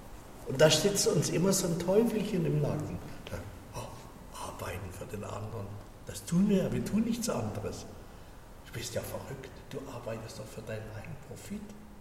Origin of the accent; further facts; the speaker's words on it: Lörrach, Baden-Württemberg, Germany; Ich komme immer aus Lörrach.